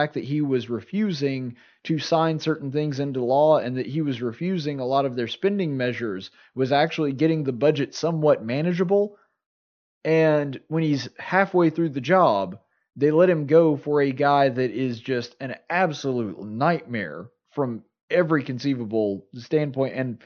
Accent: Alabama, United States; I'm an Alabama boy through and through, born and bred, but Kentucky is my second home

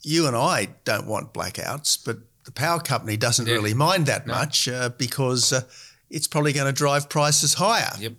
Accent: Australia; And while I, as an Australian patriot, I want every government to succeed

